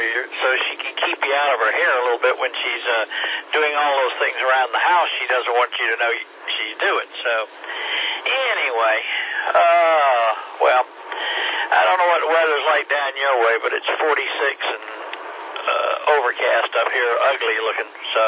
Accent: Georgia, United States; I'm from Georgia. Got a good-sounding signal up this way.

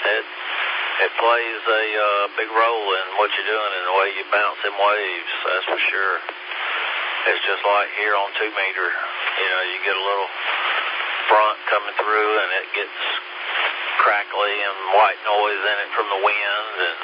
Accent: Elberton, Georgia, United States; I grew up down on Bobby Brown Park Road in Elberton, and across the road in Calum Falls

